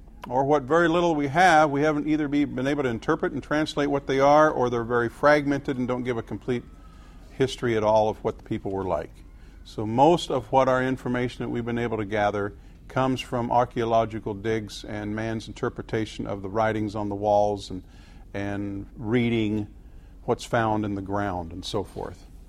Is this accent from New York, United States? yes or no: no; Colorado, United States; I grew up in Colorado, and Arapahoe was the county in which I was living in for many years as a young man.